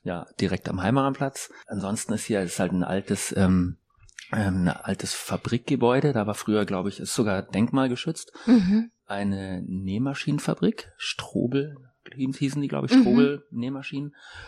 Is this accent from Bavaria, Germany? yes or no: yes; Munich, Bavaria, Germany; ich komme ja aus München und ich kenne das Glockenbachviertel noch aus den Anfang 90er Jahren